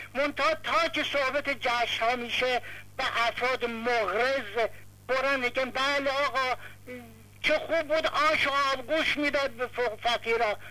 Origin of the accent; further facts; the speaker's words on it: Iran; افتخار بکنند ما ایرانی هستیم